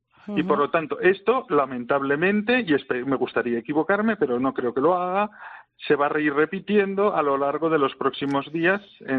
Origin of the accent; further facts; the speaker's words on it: Basque Country, Spain; nos costó mucho como sociedad vasca en los años 80 y 90 darnos cuenta